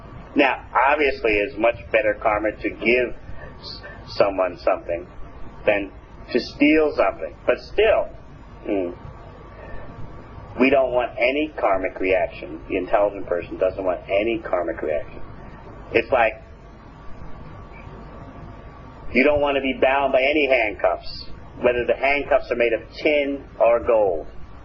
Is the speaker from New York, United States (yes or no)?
yes; New York City, New York, United States; moved away as an adult; now in New Zealand; I'm a refugee from New York City.